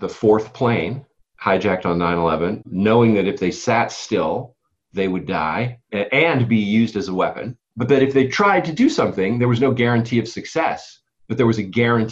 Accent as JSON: {"language": "English", "region": "California", "country": "United States", "said": "I'm a blue person, so I'm from California."}